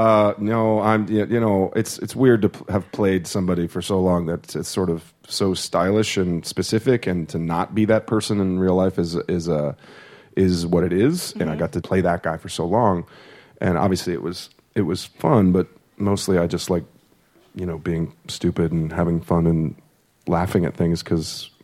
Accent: St. Louis, Missouri, United States; I'm from St. Louis, Missouri.

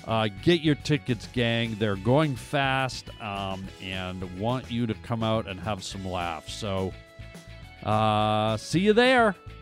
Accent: Toronto, Ontario, Canada; I'm going to be back in my hometown of Toronto, Ontario.

